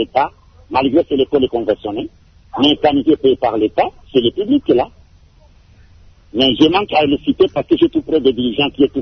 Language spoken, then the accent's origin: French; Likasi, Haut-Katanga, DR Congo; Donc nous parlons des choses des écoles ici chez nous à Likassi.